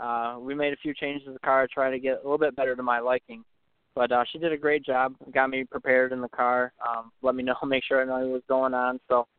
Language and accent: English; Harrison Township, Michigan, United States; I call my hometown is Harrison Township, Michigan. It's about half an hour north of Detroit. It's on the Lake St. Clair there.